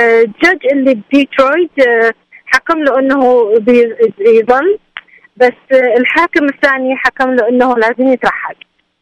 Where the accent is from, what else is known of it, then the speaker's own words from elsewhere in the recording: Iraq; now in United States; العفو انا عراقيه ولهجتي ما اقدر اعلق لا ويا لبنانيين ولا ويا اردني ولا يا مصري